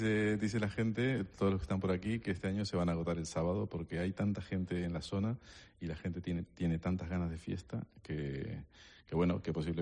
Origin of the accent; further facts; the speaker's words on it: Uruguay; Para los uruguayos, yo soy uruguayo y nos gusta el fuego.